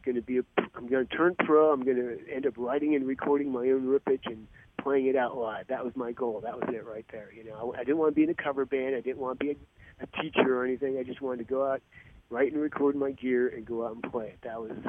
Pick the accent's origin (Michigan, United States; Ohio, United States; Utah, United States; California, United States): Ohio, United States; Warren; moved away as an adult; now in Tampa, United States; I'm an exile from Northeast Ohio. Actually, I grew up in the Warren Youngstown Steel District back in the day, so that's where I originally hail from.